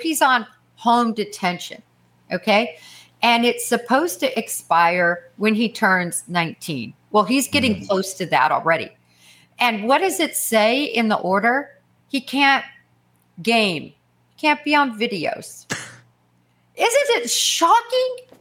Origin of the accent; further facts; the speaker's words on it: Kansas, United States; also born or lived in Nebraska; now in Oklahoma, United States; Well, Tony, in this part of the country in Oklahoma, and I was raised in Kansas and Nebraska.